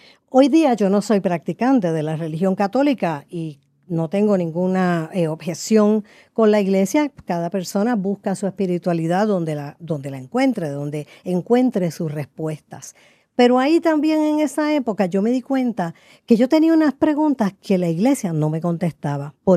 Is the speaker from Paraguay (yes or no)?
no; Puerto Rico; yo soy una cantante puertorriqueña con una carrera de 50 años como intérprete de la nueva canción puertorriqueña.